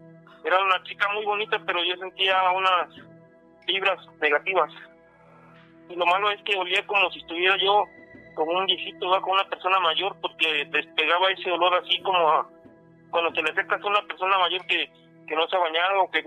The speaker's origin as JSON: {"language": "Spanish", "region": "Morelos", "country": "Mexico", "also_born_or_lived": "Tuxtla Gutiérrez", "moved": "as an adult", "said": "yo tengo 45 años. Cuando tenía 20 años estaba yo trabajando, ¿va? Soy de Morelos, ¿verdad? Sí. Del estado de Morelos, y nos fuimos a trabajar allá a Tuxtla Gutiérrez, Chiapas."}